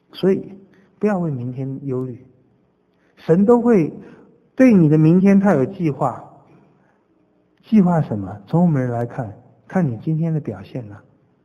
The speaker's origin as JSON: {"language": "Chinese", "country": "China", "said": "事实上乌鸦叼饼我们中国人也不信那一套"}